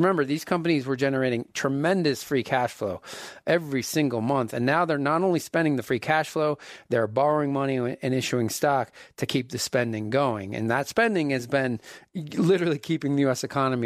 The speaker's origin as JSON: {"language": "English", "region": "East Coast", "country": "United States", "tie": "born or raised there", "said": "I grew up on the East Coast, and I get a kick out of watching the evening news."}